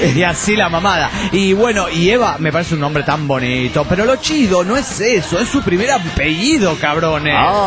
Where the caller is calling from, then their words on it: Argentina; el bolsonés desde Argentina.